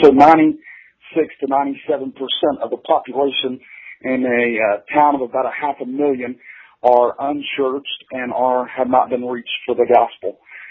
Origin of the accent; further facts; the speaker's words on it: Plano, Texas, United States; also born or lived in Amarillo; I grew up in the Dallas-Fort Worth area, mostly in like Plano area, Allen, Garland, Richardson, that area. I also lived in the Panhandle in Amarillo, Texas